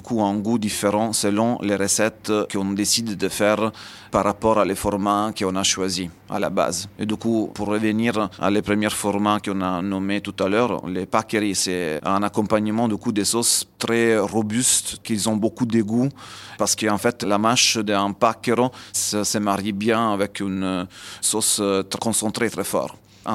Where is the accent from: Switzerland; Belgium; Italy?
Italy; Abruzzo; dans ma région d'origine, que c'est la région des Abruzzes, que c'est juste au nord de Pouille, sur la mer Adriatique